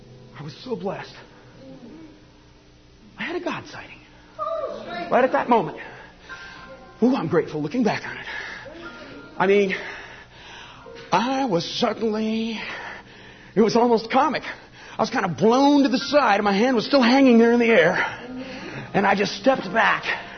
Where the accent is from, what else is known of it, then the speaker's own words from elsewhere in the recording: United States; I'm an American, I really do believe that everything on the shelves has no memory, no history, no past.